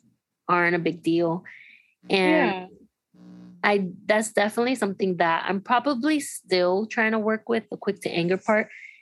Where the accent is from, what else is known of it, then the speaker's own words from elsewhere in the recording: Miami, Florida, United States; Whew, I would say my whole childhood, like my teenage life, growing up in Miami, I've been around some very self-centered, arrogant girls.